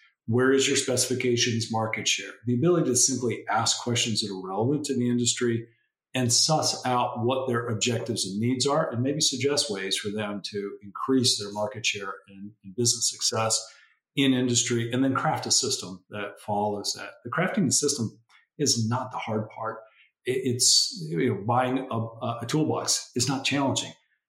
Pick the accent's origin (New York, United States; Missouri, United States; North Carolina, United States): Missouri, United States; I'm from Missouri, so I'm going to say data, not Missouri.